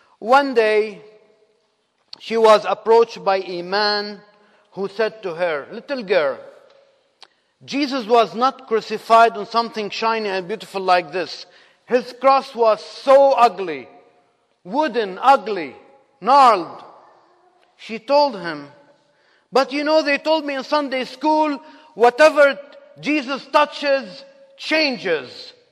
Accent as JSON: {"language": "English", "country": "Lebanon", "tie": "born there", "second_language": "English", "said": "I was born in 1960 in Lebanon."}